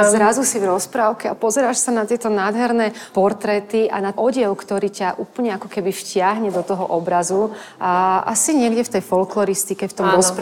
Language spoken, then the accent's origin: Slovak; Horná Streda, Trenčín Region, Slovakia; Alfons Mucha aj visel u nás v Hornej Strede na stene